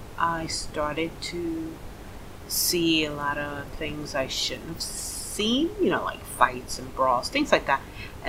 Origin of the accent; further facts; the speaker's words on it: United States; now in Scotland, United Kingdom; I'm very proud of being an American. I will never change that. I love being an American